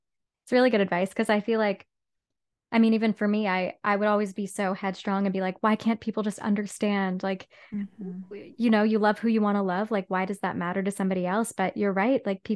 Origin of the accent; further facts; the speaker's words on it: Whitby, Ontario, Canada; I grew up in Whitby, Ontario, so like from Toronto it's about an hour away, but it's very like small town vibes, like very white, very hetero.